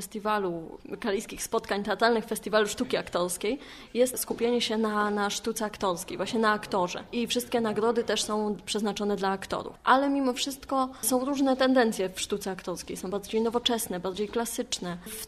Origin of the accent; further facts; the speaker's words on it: Kalisz, Greater Poland Voivodeship, Poland; Kaliszanką z urodzenia, moi rodzice są z Kalisza, więc całe moje licealne życie też kręciło się dookoła teatru.